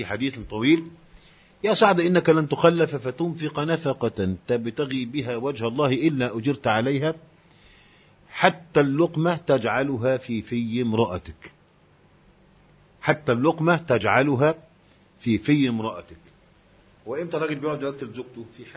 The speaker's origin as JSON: {"language": "Arabic", "country": "Egypt", "said": "احنا كلنا مصريين ونعرف طبيعة المجتمع الذي نشأنا فيه."}